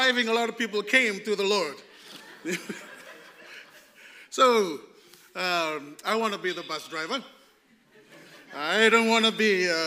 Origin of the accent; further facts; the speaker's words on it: Fiji; In Fiji, in my home country, there's a lot of crazy drivers.